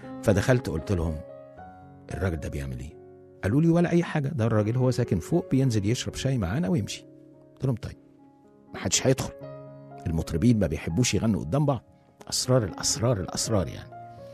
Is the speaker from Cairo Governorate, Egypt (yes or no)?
no; Alexandria, Alexandria Governorate, Egypt; فبما ان انا اسكندراني فكان عندي اهل واصحاب ما شفتهمش من زمان